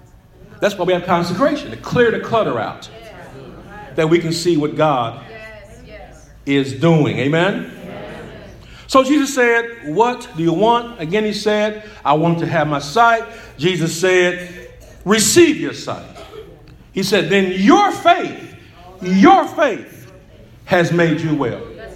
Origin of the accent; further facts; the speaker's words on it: Indianapolis, Indiana, United States; I grew up in this city. I grew up at 34th and Sherman Drive. I grew up in Hallville. Went to Indianapolis Public Schools.